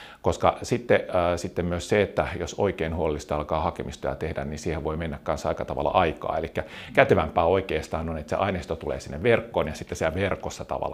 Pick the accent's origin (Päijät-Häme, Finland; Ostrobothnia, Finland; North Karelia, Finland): Päijät-Häme, Finland; Iitti; mä olin kotoisin siis Iitistä, Lahden ja Kouvolan puolivälistä.